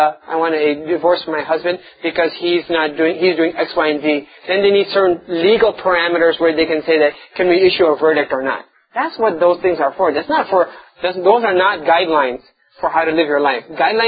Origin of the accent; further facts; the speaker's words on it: Chicago, Illinois, United States; I mean, I grew up in Chicago, that's why I know, like Kedzie area and all that.